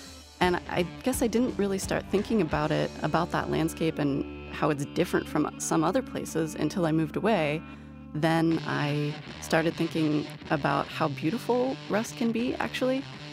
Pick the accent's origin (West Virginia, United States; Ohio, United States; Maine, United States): Ohio, United States; Youngstown; This imagined city is based on Youngstown, Ohio, which is where I grew up in Northeast Ohio in the Rust Belt.